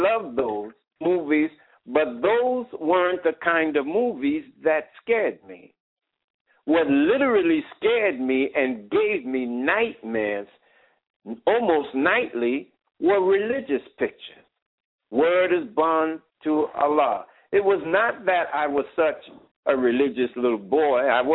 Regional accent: Brooklyn, New York, United States; I grew up in Brooklyn, and of course, growing up in Brooklyn

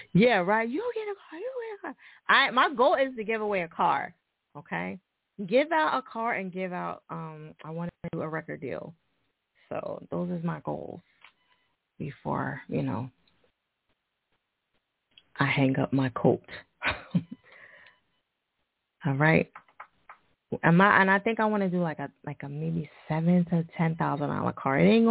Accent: New Jersey, United States; He's from Jersey. Representing my home state.

